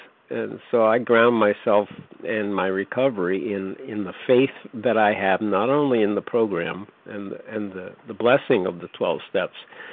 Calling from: North Carolina, United States; recovered compulsive eater from North Carolina.

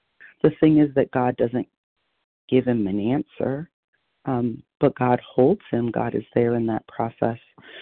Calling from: Vermont, United States; I'm calling from Vermont.

